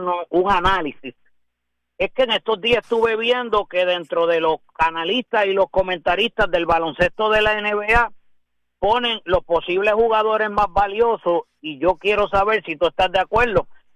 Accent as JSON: {"language": "Spanish", "town": "Mayagüez", "country": "Puerto Rico", "tie": "born there", "lives_now": "Aguada, Puerto Rico", "said": "yo nací en Mayagüez, vivo en Aguada, soy regionalista"}